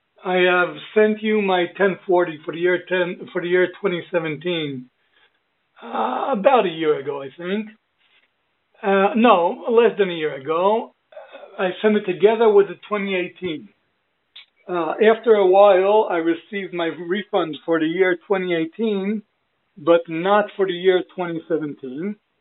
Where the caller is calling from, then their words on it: Israel; English is a second language; and I'm calling from Israel.